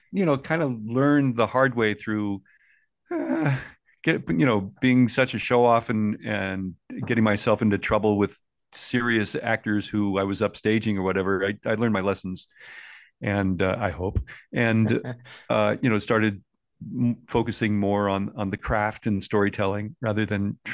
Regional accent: Hollywood, California, United States; I grew up in Hollywood. You know, my dad ran private clubs and a lot of actors, producers, directors played cards or backgammon at his clubs.

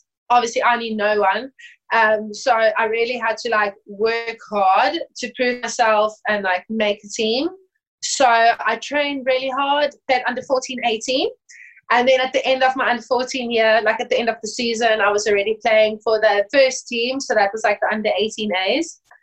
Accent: South Africa; now in United Kingdom; I'm 24 years old and I'm from South Africa.

